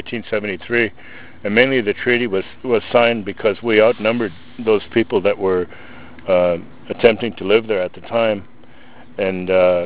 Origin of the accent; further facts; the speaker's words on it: Canada; born there; It doesn't matter that I was born in Canada, I'm still a native North American